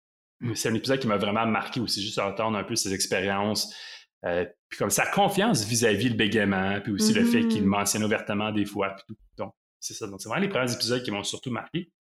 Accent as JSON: {"language": "French", "region": "Quebec", "country": "Canada", "said": "je viens de l'Outaouais."}